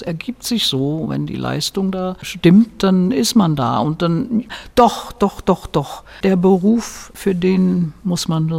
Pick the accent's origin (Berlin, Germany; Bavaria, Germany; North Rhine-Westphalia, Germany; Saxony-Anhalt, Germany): Berlin, Germany; born there; meine Heimat ist immer noch meine Geburtsstadt Berlin. Ich fühle mich Berlin immer noch verbunden und Wurzeln geschlagen habe ich halt hier im Bayerischen.